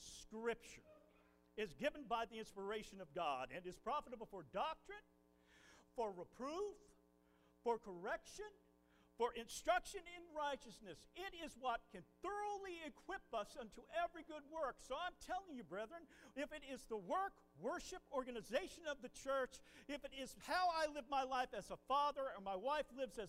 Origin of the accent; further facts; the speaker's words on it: Kingsport, Tennessee, United States; also born or lived in Ohio; I was born in Ohio. I was raised in East Tennessee, in Kingsport.